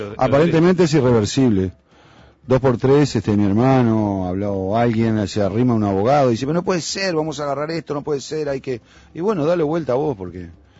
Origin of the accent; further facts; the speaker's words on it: Uruguay; Nosotros somos uruguayos